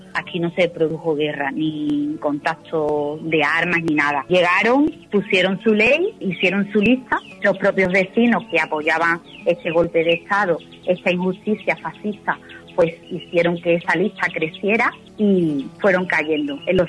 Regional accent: Guillena, Andalusia, Spain; Fue bastante duro lo que se vivió entre los vecinos y las vecinas de mi pueblo, de Guillena.

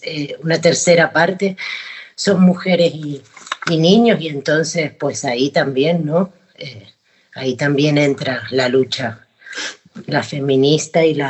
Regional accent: Argentina; moved away as an adult; yo vengo de Argentina y hace muchos años que estoy aquí

